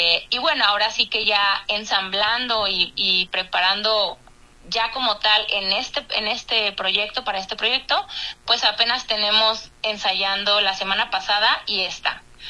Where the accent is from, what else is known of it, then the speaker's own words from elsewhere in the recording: Guadalajara, Jalisco, Mexico; Así es, yo soy de aquí, yo soy jalisquilla, como dicen.